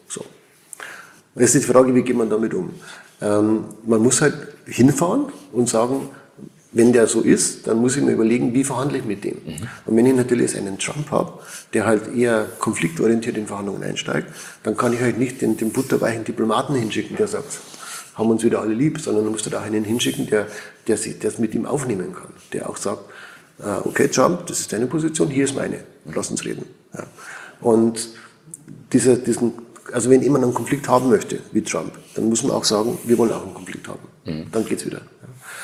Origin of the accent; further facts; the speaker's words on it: Switzerland; also ich bin ein Schweizer und ich muss schon sagen, hier in der Schweiz ist es anders.